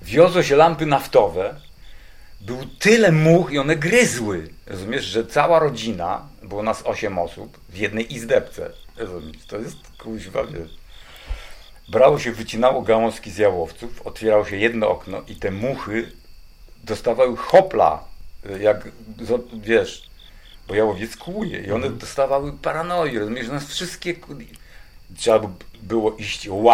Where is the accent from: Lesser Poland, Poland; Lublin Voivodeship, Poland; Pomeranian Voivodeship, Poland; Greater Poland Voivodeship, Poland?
Lublin Voivodeship, Poland; Zamość; Ja pochodzę z Zamościa.